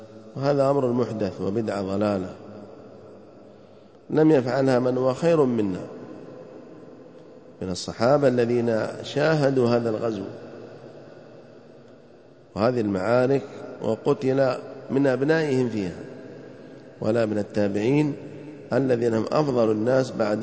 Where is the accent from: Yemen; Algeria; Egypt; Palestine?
Yemen; وفي بعض القرى والأماكن في بلادنا اليمن